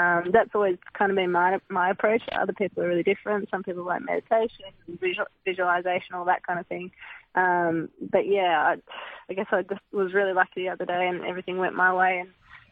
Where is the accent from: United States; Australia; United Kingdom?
Australia; I think that's one of the most amazing things about growing up in Australia is just such a strong culture of sport and having a chance to have a go at everything.